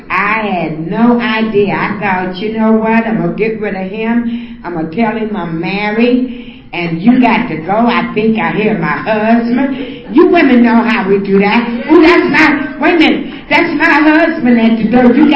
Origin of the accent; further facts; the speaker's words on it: San Francisco, California, United States; I'm from San Francisco. I'm a 49er fan